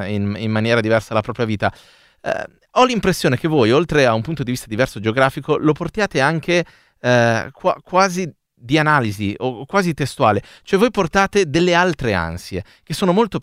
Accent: Milan, Lombardy, Italy; io vengo proprio dalla Barona

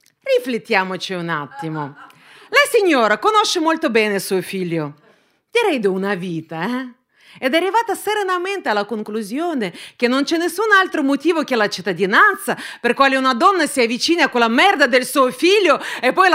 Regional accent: Russia; No, tranquilli, tranquilli, sono russa non praticante.

